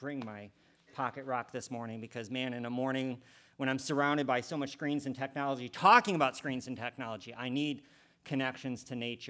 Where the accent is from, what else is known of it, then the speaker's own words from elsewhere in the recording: Detroit, Michigan, United States; born there; I was born in Detroit, Michigan in 1977.